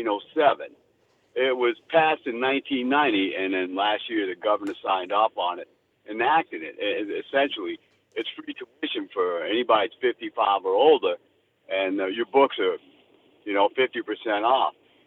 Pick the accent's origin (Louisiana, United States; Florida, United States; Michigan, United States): Louisiana, United States; New Orleans; also born or lived in Arizona; I'm from New Orleans, lived in Arizona, came back home after I retired.